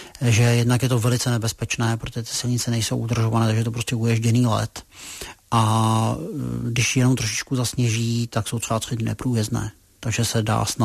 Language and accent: Czech; Bohemia, Czechia; kam jsem přijel a řekl jsem, že jsem z Čech